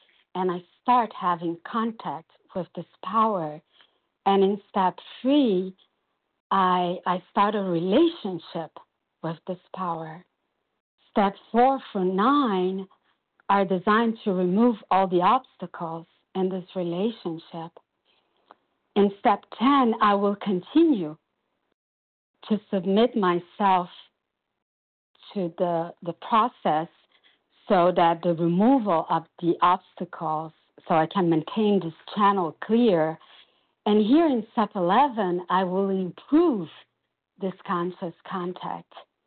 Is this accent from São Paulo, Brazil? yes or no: yes; São Paulo, Brazil; And I'm from Brazil, São Paulo.